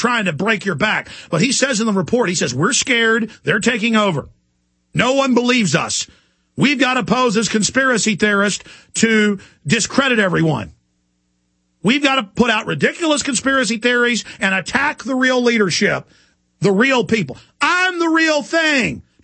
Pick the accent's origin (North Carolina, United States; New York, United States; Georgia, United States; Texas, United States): Texas, United States; Dallas; I got attempted mugged a few times growing up in Dallas